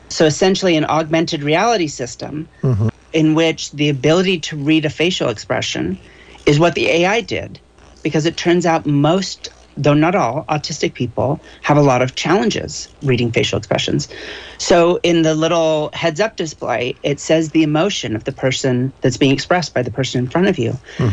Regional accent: Monterey, California, United States; I grew up down in Monterey, so I feel like I'm I'm dialing into home.

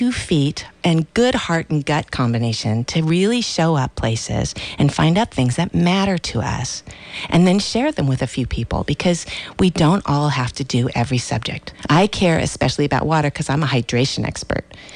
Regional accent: Los Angeles, California, United States; now in Santa Cruz, United States; I came 23 years ago and loved getting involved immediately with everything that I could because I came from Los Angeles where it seemed too big to get super involved.

